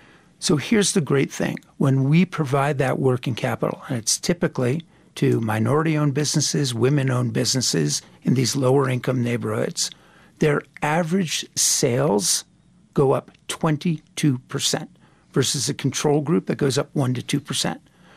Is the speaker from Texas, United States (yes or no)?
no; Newark, New Jersey, United States; Well, I spent a lot of my life in New Jersey, and my daughter wears a T-shirt that says, New Jersey, only the strong survive.